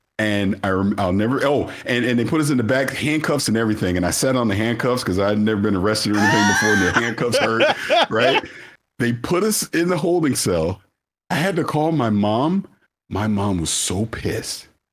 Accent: St. Petersburg, Florida, United States; I'm from St. Petersburg, Florida. The high school I went to was in Gulfport, Florida.

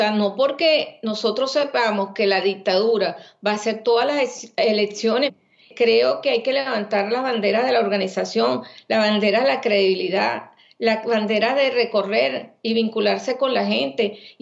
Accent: Venezuela; yo, por ejemplo, que soy médico venezolana

